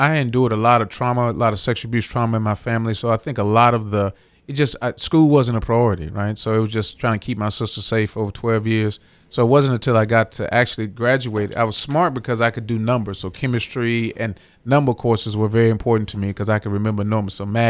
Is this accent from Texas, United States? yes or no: yes; Texas, United States; now in Wisconsin, United States; Well, my family, I grew up in Texas, but I moved been in Wisconsin for close to 20 years.